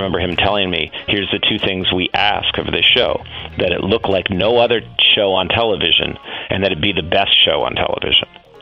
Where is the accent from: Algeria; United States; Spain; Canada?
United States; Chicago, Illinois; but also because he came from Chicago and I came from Chicago. And so we sat there the whole time and just talked about Chicago sports.